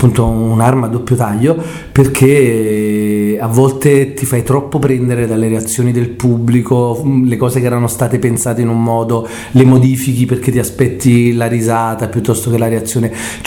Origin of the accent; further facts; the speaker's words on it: Naples, Campania, Italy; Io l'ho aiutata, essendo napoletano